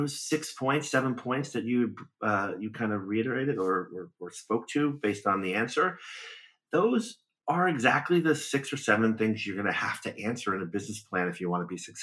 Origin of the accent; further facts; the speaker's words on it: Brooklyn, New York, United States; I grew up in Brooklyn, New York. I wasn't exposed to a lot of the aromas and flavors that I would read in my peers' or critics' tasting notes.